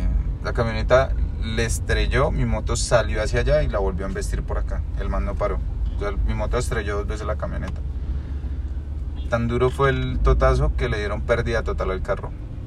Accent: Colombia; siendo colombiano. Que es lo que uno dice, éramos los dos únicos colombianos corriendo

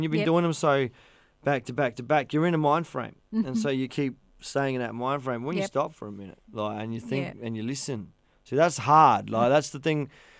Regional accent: New Zealand; now in Australia; And I talk about coming from New Zealand to Australia.

